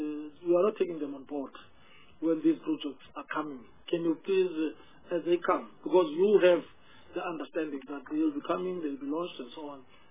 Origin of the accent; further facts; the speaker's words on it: Port Elizabeth, Eastern Cape, South Africa; not necessarily only because I come from Port Elizabeth.